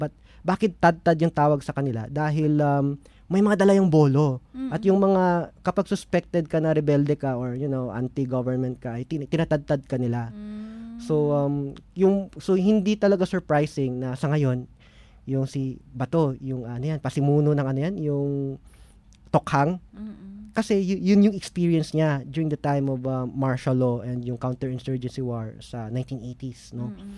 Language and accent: Tagalog; Cebu, Central Visayas, Philippines; yung doon sa amin sa Cebu, hindi na lang isipan yung, syempre may mga ilan na may kapasidad na naisipan makapag-migrate